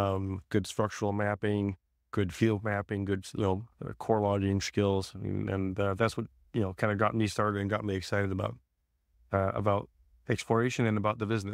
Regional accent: Alaska, United States; also born or lived in Belgium / Canada; I was born in Belgium, hence the long Dutch name. We immigrated to Canada when I was about 5 and then moved to Alaska when I was about 11. So I grew up in Alaska. That's what I call home.

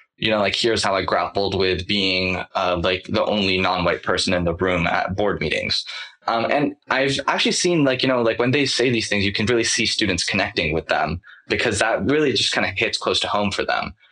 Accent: Menlo Park, California, United States; I'm 17 years old and I'm from the Bay Area. I'm currently a senior and I'm from Menlo Park, if anybody is local.

